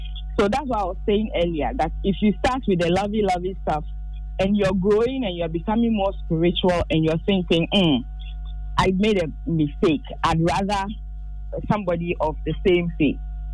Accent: Tesano, Greater Accra, Ghana; also born or lived in Nima; I was born and raised in Nima till about 8 or 9, when we then moved out of Nima to Tesano. And then I grew up teenagehood up to adulthood in Tesano.

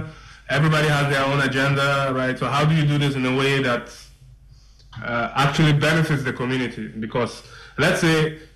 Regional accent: Upper East, Ghana; also born or lived in Kumasi; I went to school in Ghana and stuff like that, but you know, I went to school in Kumasi.

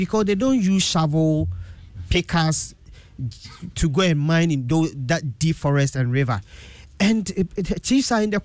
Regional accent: Sabronum, Ashanti, Ghana; when I was a child growing up in Sabronum

